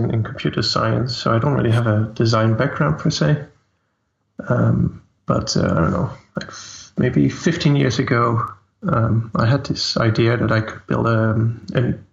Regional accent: Netherlands; also born or lived in Sweden; now in Denmark; I'm Dutch.

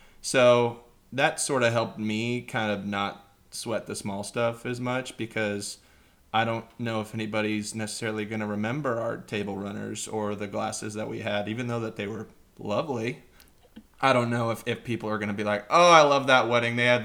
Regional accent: Kansas, United States; I mean, because I'm from Kansas and didn't know that people did that for weddings.

